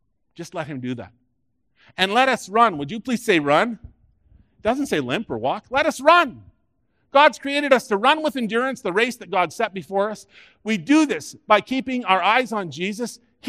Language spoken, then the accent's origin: English; Ireland; I'm Irish, and you know that the Irish, they all have temper. It's through our generations.